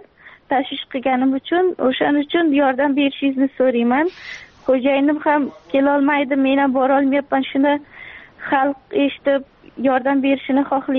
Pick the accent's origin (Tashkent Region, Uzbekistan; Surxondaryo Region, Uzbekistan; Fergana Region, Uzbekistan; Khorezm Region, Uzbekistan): Surxondaryo Region, Uzbekistan; also born or lived in Mazar-i-Sharif, Afghanistan; Mazori Sharif viloyatida tug'ilib, bir yoshimda bo'lganimda dadamning ishlari shaqa bo'lganlar Surxondaryoda. Shaqa maktabni bitirdim